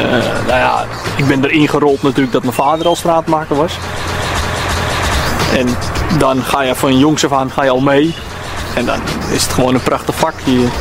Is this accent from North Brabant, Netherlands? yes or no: no; Uithoorn, North Holland, Netherlands; kom uit Uithoren.